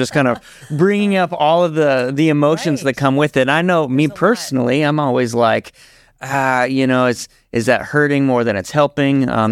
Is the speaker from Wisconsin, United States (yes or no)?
no; Denver, Colorado, United States; I came from Denver, Colorado, and it's becoming more and more of an issue there as well.